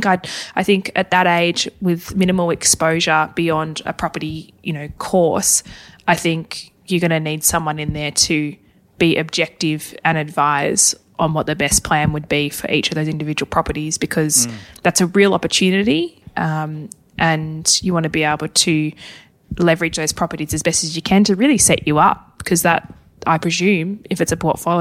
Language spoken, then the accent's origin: English; Hobart, Tasmania, Australia; I will duck my head into Hobart, my hometown, and Melbourne